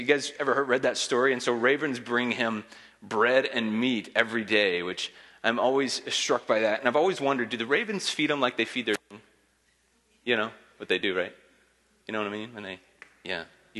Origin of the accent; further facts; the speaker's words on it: Wisconsin, United States; I'm from Wisconsin.